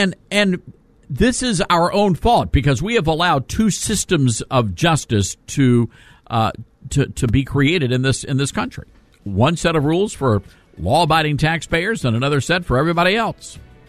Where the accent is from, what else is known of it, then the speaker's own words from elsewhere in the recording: the South, United States; I'm from the South, and of course we have our Southern mama bears